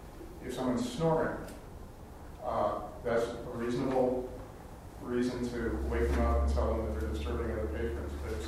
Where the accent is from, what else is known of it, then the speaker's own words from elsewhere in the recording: Boulder Creek, California, United States; I'm from Boulder Creek.